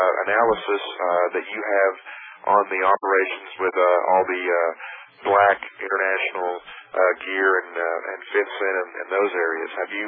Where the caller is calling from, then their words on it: New York, United States; Yes, I'm calling from New York.